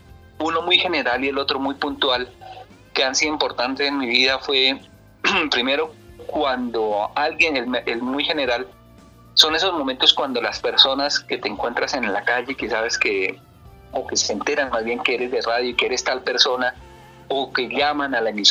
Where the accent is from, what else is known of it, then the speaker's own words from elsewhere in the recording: Ramiriquí, Boyacá, Colombia; Yo soy de un pueblo que se llama Ramiriquí, en el departamento de Boyacá